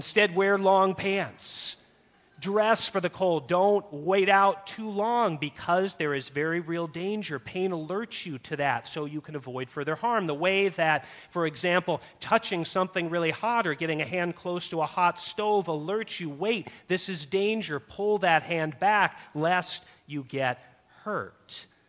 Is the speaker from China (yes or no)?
no; California, United States; also born or lived in Massachusetts; After growing up in California, I attended a college out in northeast Massachusetts, and I came to know a new kind of pain, the pain of a northeast winter.